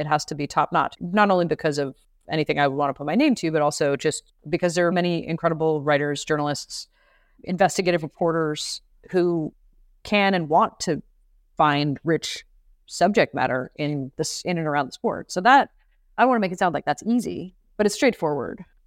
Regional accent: Canada; now in United States; A lot of times I think about growing up in Canada and then moving to the States, and had certain things gone differently, Racket could be like a Canadian Arts Council funded art project

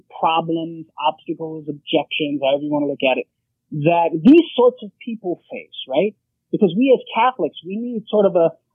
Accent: Louisiana, United States; I agree with the Cajun part because I'm purebred Cajun man and I may be out of Louisiana, but sometimes I talk funny too.

